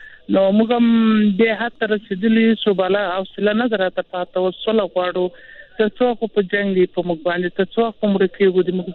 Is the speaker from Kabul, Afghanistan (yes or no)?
no; Helmand, Afghanistan; زه خپله د هلمند د یو منطقې ته راغلی.